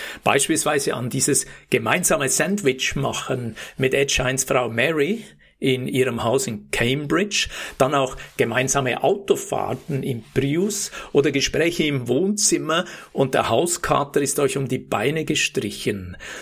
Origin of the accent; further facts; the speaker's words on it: Lucerne, Switzerland; ich bin ja in Luzern geboren, aufgewachsen, habe ich in Zürich studiert.